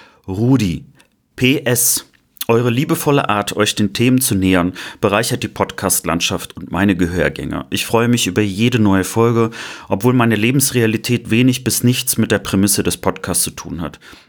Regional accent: West Germany, Germany; Ich bin Wessi durch und durch.

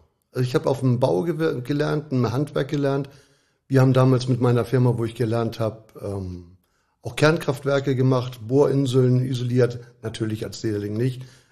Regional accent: Hamburg, Germany; Damals in Hamburg war es Schnelsen, Niendorf, so die Ecke. Da sind wir oft hin und her gezogen.

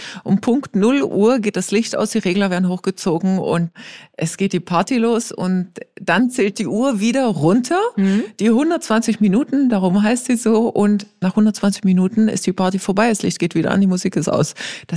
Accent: Saxony, Germany; born there; Ich bin gebürtige Oberlausitzerin

